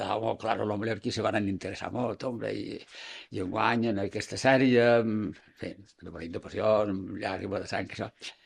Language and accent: Catalan; Palma, Balearic Islands, Spain; vaig néixer a Carosta, jo era d'aquest, no anava a les clíniques, encara en aquell temps. I vaig néixer allà i me vaig criar. Fins als 20 o 30, 30 anys vaig viure a Sant Ferrer i vaig viure el que és un barri.